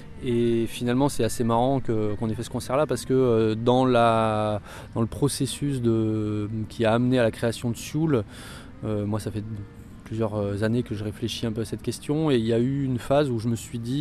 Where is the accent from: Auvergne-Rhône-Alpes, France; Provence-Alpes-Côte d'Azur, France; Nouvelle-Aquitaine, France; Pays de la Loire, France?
Auvergne-Rhône-Alpes, France; j'ai grandi en Auvergne et on jouait de la musique trad dans ma famille, du côté de mon père.